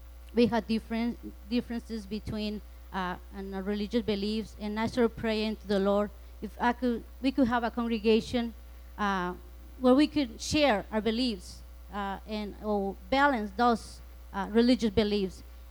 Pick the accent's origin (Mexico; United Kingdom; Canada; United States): Mexico; I'm from Mexico.